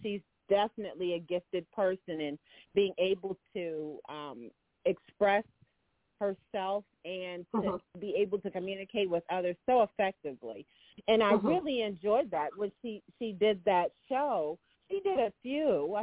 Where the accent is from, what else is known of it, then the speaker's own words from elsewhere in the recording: Somerville, United States; I'm from Somerville.